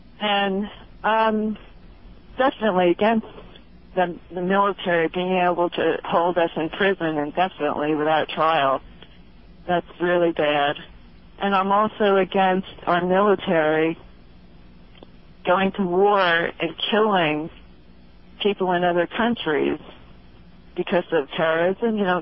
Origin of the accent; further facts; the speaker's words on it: New Jersey, United States; If I'm from New Jersey?